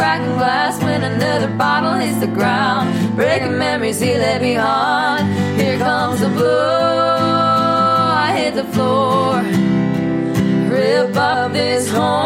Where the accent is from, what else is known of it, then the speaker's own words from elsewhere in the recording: Midwest, United States; Got its name because we are originally from the Midwest.